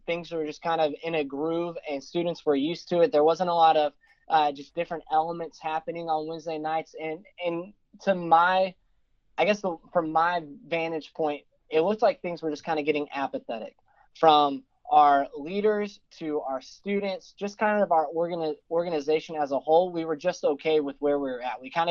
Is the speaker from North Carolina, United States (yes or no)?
no; Texas, United States; So, you know, I love Texas, but I don't, you know, I think it's a great state, but I'm not like one of those, you know, Texas over everything else.